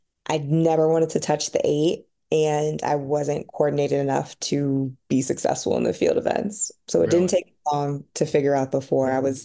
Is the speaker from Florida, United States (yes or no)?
yes; Pembroke Pines, Florida, United States; I am from Pembroke Pines, Florida. I'm a very, very proud Floridian, as crazy as the state may be.